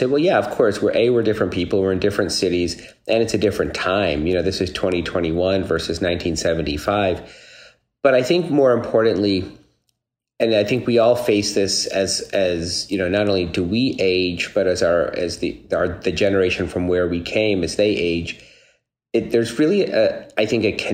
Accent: Dallas, Texas, United States; And so I found a lot of my identity as a young boy growing up in Dallas, Texas.

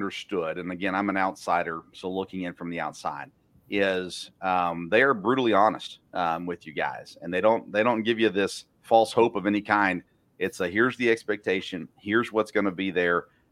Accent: Tennessee, United States; I grew up in Tennessee, just south of Vanderbilt

